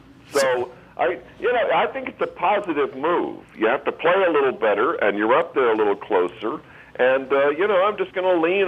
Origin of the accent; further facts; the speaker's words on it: San Antonio, Texas, United States; I play with Bruce when I go back to my hometown of San Antonio at Brackenridge Park